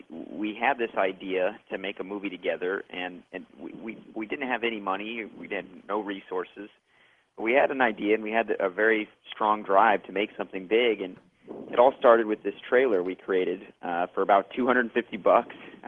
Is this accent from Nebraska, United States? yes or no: yes; Beatrice, Nebraska, United States; I'm from Nebraska originally, Beatrice, Nebraska.